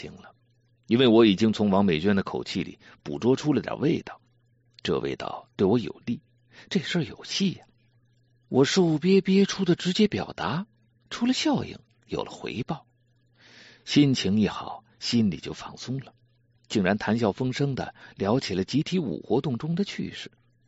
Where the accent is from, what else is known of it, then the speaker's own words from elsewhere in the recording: Xi'an, Shaanxi, China; 因为我在西安那个从小长大的徐家湾一带是生产飞机的地方